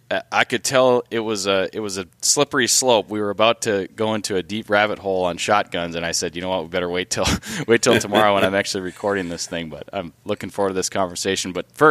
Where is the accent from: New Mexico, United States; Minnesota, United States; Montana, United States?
Minnesota, United States; Duluth; it's been compared to Duluth, Minnesota, my hometown.